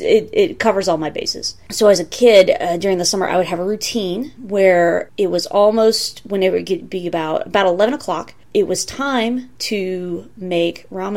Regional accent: Tennessee, United States; I grew up in East Tennessee, where it is absurdly humid, you know, because of the mountains and all the trees and stuff.

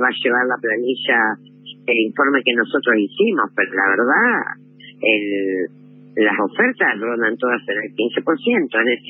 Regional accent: Santa Fe, Argentina; yo soy santafesina, la de Santa Fe también es 15

